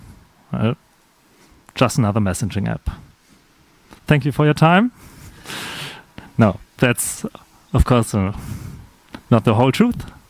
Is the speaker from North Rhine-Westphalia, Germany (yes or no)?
no; Karlsruhe, Baden-Württemberg, Germany; English is a second language; Hi. I'm from Karlsruhe, Germany. Studied there, Master of Computer Science with formal verification.